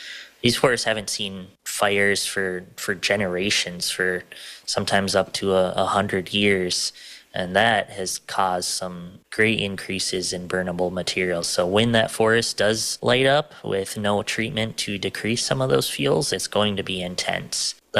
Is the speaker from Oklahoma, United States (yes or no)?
no; Wisconsin, United States; I come from the Red Cliff Band of Lake Superior, Chippewa.